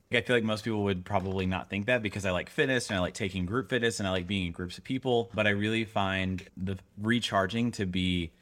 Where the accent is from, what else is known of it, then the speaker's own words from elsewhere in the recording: the South, United States; So I grew up in the South.